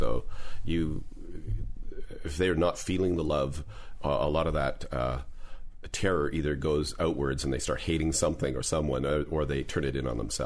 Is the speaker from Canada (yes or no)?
yes; Canada; now in United States; Because we're all Canadian.